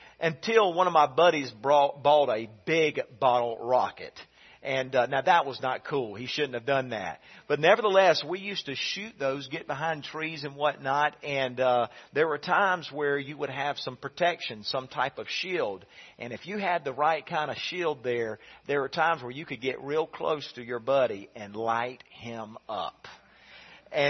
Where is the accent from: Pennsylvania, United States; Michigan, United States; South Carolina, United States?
South Carolina, United States; when I grew up in South Carolina, we used to go and love buying bottle rockets. They were legal, and I don't think they're legal in Georgia